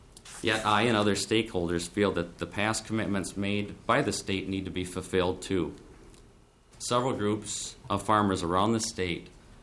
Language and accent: English; Kasson, Minnesota, United States; I'm a farmer from the Casson area.